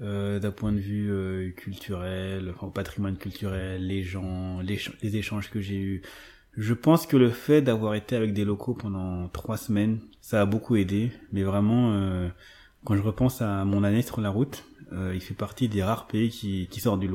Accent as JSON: {"language": "French", "country": "France", "said": "on me demande tu viens d'où, donc quand j'ai dit France, on ne me croit pas"}